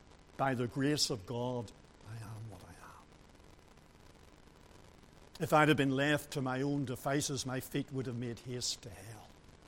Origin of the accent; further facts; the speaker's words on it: Donaghadee, Northern Ireland, United Kingdom; also born or lived in Bangor; When I was about 5 years of age, my family moved to Donaghadee, and we spent 9 years there. So that's where I spent my childhood, growing up into my early teens.